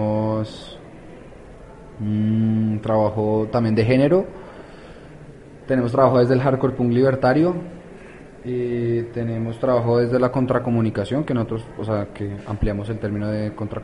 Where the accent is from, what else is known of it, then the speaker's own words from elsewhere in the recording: Colombia; Bueno, yo vengo de Colombia